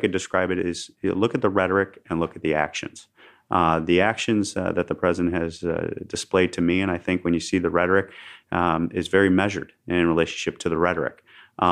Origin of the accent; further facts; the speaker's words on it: New York, United States; But being a New Yorker, I can relate to a lot of what the president comes at issues with.